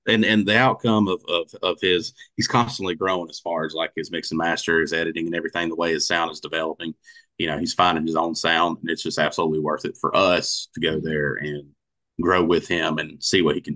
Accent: North Carolina, United States; so we're from North Carolina and the producer is from Texas

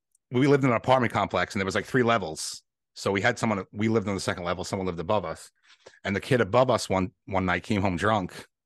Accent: New York, United States; also born or lived in Connecticut; so I grew up in New York, but we moved to Connecticut back in 2009, and we were there for a while.

